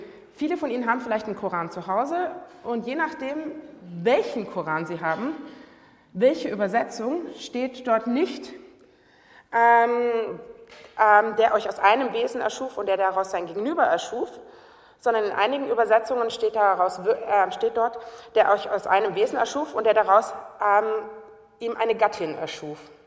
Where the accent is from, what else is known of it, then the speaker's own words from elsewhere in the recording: Germany; Ich spreche nicht als Muslimin. Ich spreche als Deutsche, Nicht-Muslimin aus einer sicher westlich geprägten Perspektive.